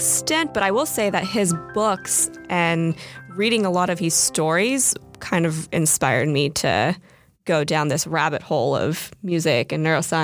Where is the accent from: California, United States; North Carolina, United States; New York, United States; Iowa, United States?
California, United States; San Francisco; I was born and raised in San Francisco.